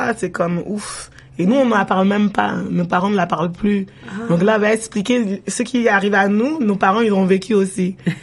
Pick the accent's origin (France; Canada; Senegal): Senegal; je suis sénégalaise, mon nom, je suis Peul, de mon ethnie. Mais nous-mêmes, on a perdu le Peul. Maintenant, on parle Bambara.